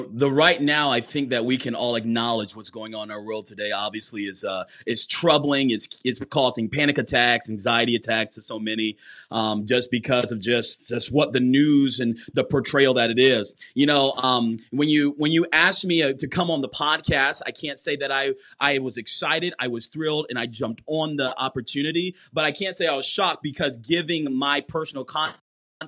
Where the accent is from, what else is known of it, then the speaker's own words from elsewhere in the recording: North Carolina, United States; I am from North Carolina and I have the opportunity to travel out from there.